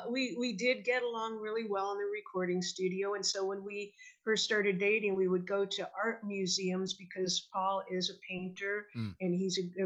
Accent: United States; since I am American, I had a work permit so I could stay over there.

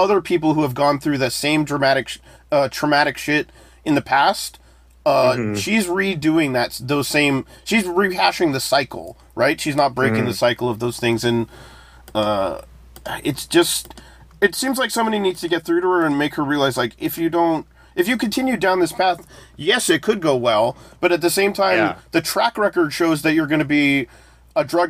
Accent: United States; I'm from the U.S.

